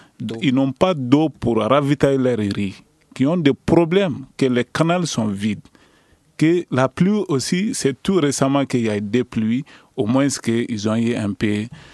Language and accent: French; Koulikoro, Mali; Et puis encore, Belédougou, moi je viens de Belédougou